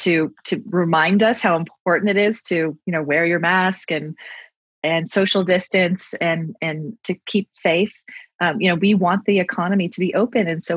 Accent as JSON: {"language": "English", "region": "New Jersey", "country": "United States", "tie": "born or raised there", "also_born_or_lived": "Pennsylvania / London / Baltimore / El Paso", "said": "I grew up in New Jersey. I was born in Pennsylvania. I grew up in New Jersey. I spent a couple of years in high school in London, which was really fun. Went to a college in Baltimore, as you mentioned."}